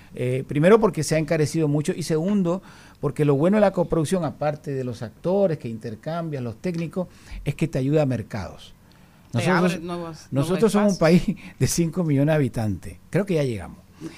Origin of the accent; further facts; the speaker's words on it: Panama; como panameños tenemos el honor de firmarlo con República Dominicana